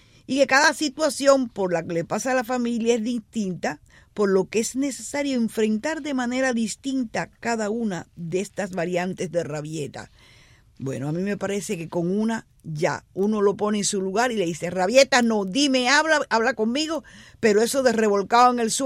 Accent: Cuba; Yo soy mamá cubana

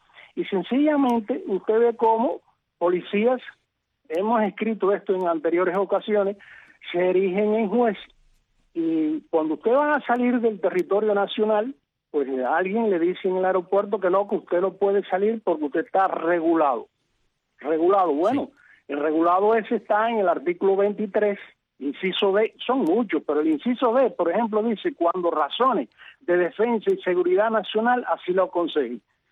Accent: Cuba; yo soy ciudadano cubano, vecino de aquí de Puerto Padre, domiciliado aquí, sencillamente en mi barrio

